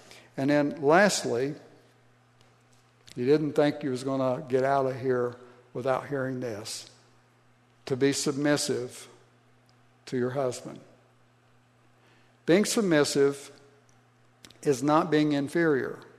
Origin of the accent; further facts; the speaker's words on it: Ohio, United States; And one of the things growing up in Southeast Ohio in the churches that we did